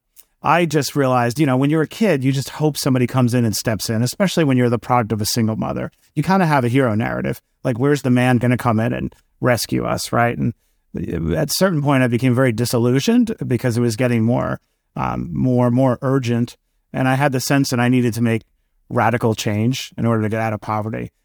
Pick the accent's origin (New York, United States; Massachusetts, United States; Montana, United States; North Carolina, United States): New York, United States; New York City; I grew up in Queens, New York, was the product of a single mother